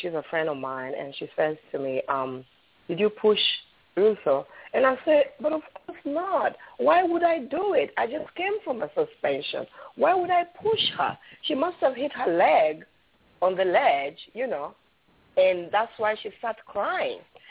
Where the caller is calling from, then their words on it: New Jersey, United States; from New Jersey.